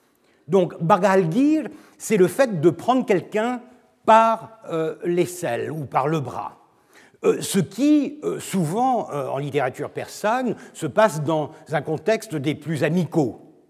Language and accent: French; Turkey; French is a second language; Je suis turc, je ne parle pas l'arabe.